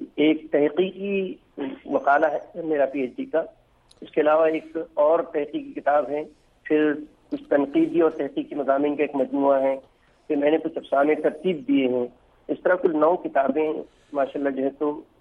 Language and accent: Urdu; Malkapur, Maharashtra, India; میں اسی کا رہنے والا ہوں، اس کا نام ہے ملکہ پور،